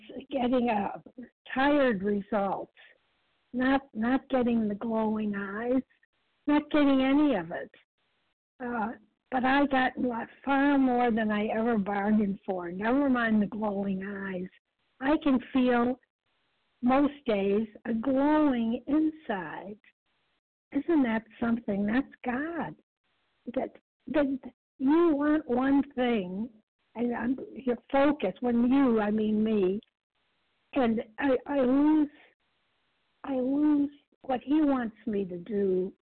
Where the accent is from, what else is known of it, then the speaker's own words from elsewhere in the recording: Massachusetts, United States; I'm from Massachusetts.